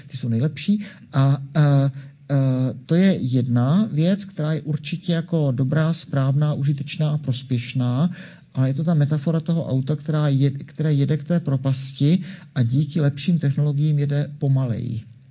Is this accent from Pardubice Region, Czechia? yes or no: no; Brno, South Moravian Region, Czechia; Já mám výhodu, že už jsem starý. A já jsem z Brna, ne, tak jsem. Pamatuju 80. léta, kdy jsme byli gymnazisti